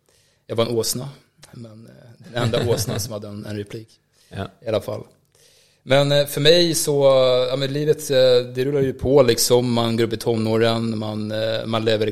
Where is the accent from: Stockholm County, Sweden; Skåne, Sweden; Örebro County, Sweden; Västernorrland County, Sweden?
Stockholm County, Sweden; Stockholm; jag är 30 år gammal idag. Så född och uppvuxen här i Stockholm, ute i Bromma. Och det är precis som du beskriver, alltså kommer från en helt sekulär omgivning. En sekulär familj, sekulära vänner.